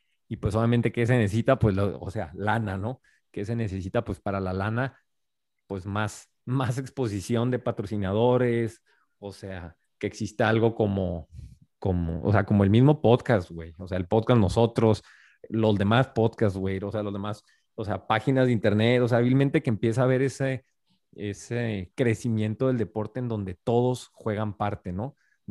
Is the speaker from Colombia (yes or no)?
no; Mexico; Y lo veo mucho como mexicanos